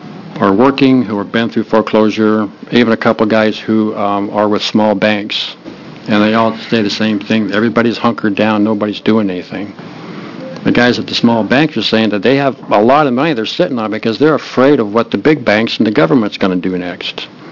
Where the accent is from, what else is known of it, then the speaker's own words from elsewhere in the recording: Bend, Oregon, United States; I'm from Bend, Oregon.